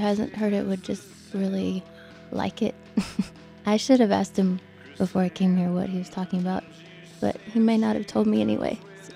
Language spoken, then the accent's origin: English; Athens, Georgia, United States; I'm a musician from Athens, Georgia.